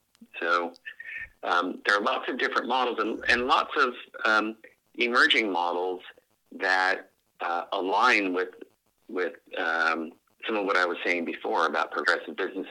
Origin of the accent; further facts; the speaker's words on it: California, United States; my view is a little bit skewed because I grew up in Silicon Valley. Before it was Silicon Valley, it was famous for orchards.